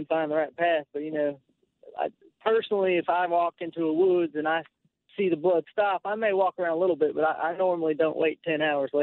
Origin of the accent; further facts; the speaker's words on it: Indiana, United States; I'm not from South Carolina. I'm from Indiana.